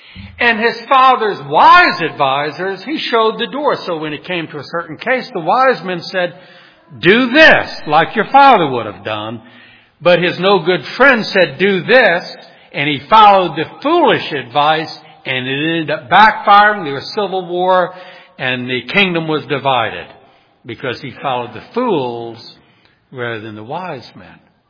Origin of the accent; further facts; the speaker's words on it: New Orleans, Louisiana, United States; When I grew up back in New Orleans, we had a man on our street, and it was just a typical, I guess, middle class, maybe lower middle class street.